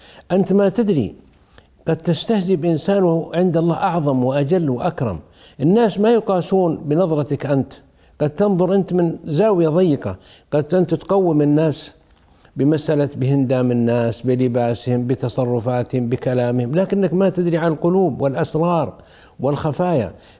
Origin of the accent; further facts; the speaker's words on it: Saudi Arabia; قمنا نسلم كسعوديين على بعض ونبارك